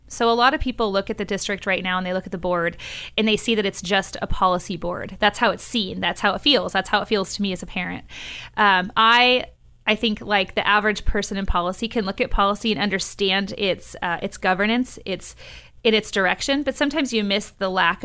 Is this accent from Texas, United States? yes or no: no; Salem, Oregon, United States; now in Keizer, United States; Even though I live in Kaiser and I raise my children here, I grew up in Northeast Salem. I went to Hoover Elementary, Waldo Middle School, and then I graduated from McKay High School.